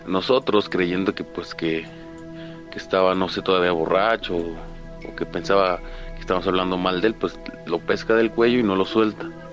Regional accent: Toluca, State of Mexico, Mexico; Yo soy de Toluca, Estado de México.

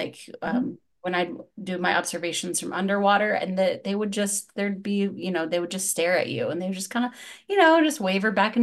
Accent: Savannah, Georgia, United States; now in Florida, United States; Well, as a kid, I grew up actually in Savannah, Georgia. So we lived at the beach.

